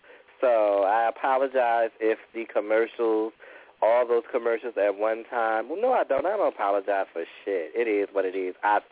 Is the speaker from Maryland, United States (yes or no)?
yes; Baltimore, Maryland, United States; When I saw it, I guess I'm from Baltimore. I don't call that a punch.